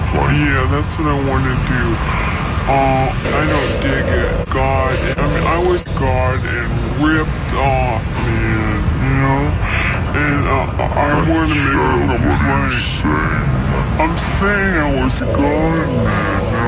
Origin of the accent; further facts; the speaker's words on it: Midwest, United States; And, you know, I believe him because I'm from the Midwest and my mom brought me up to believe what people tell me, man